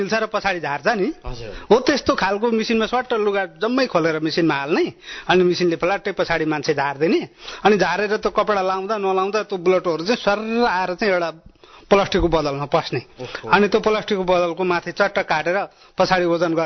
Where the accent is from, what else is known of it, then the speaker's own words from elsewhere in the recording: Emire, Dagana, Bhutan; म दागाना इमिरेको हुँ म मान्छे, इमिरे ब्लकको, मेरो घर नम्बर 36 हो